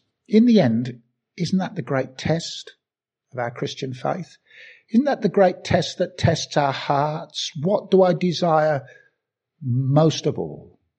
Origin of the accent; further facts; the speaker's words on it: Birmingham, West Midlands, United Kingdom; accent: Birmingham; And I turned up, and in my lovely Birmingham accent said, smile, God loves you.